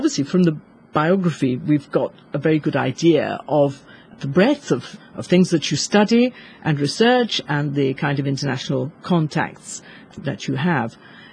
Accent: England, United Kingdom; now in Malta; When I was young, I was brought up in England, and although my parents were linguists, we were brought up monolingual. So it was English, English, and more English.

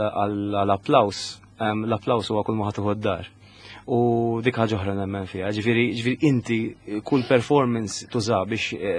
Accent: Cospicua, Southern Harbour, Malta; Aħna jiena ġeneralment minn Bormla. Born Lisi, papa minn Birgu, ġifieri aħna minn hemmhekk. Mbagħad pratikament immuvjajna il-pjeta.

